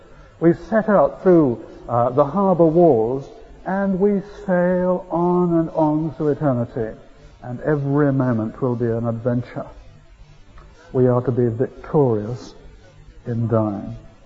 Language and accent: English; Scotland, United Kingdom; Being a Scot, let me quote from a Scottish writer